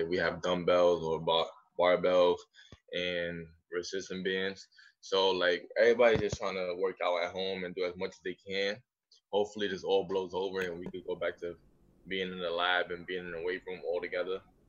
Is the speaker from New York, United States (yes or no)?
yes; Brooklyn, New York, United States; when I grew up in Williamsburg Houses, and as a kid, I was always like one of the best kids in the neighborhood.